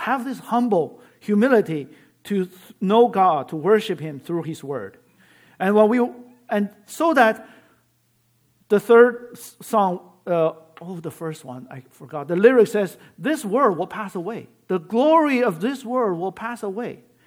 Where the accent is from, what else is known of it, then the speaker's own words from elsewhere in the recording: China; English is a second language; now in United States; sometimes when I came from China, you know, this martyr syndrome, it's pretty strong.